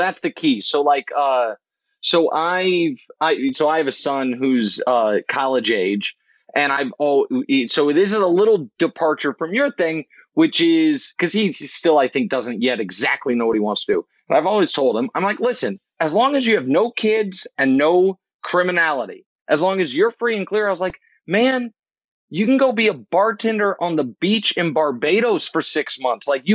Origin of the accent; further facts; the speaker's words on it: Kansas City, Missouri, United States; I mean, I'm from Kansas City.